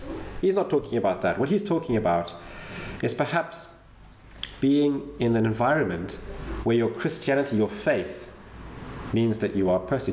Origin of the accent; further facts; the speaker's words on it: Zimbabwe; now in United Kingdom; I had to take the Life in the UK exam because I'm from Zimbabwe, I'm not British. My wife is English, and so I applied for an indefinite leave to remain.